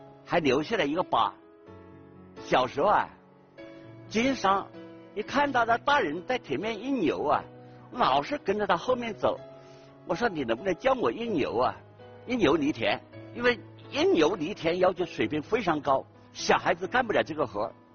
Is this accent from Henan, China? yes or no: no; Hunan, China; 我从小在湖南的农村中长大